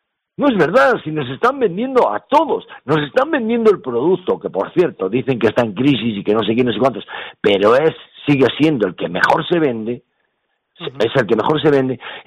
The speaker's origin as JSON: {"language": "Spanish", "town": "Aranda de Duero", "region": "Castile and León", "country": "Spain", "said": "se quería llevar un partido a Los Ángeles y otro a Miami y otro a mi pueblo de Aranda de Duero."}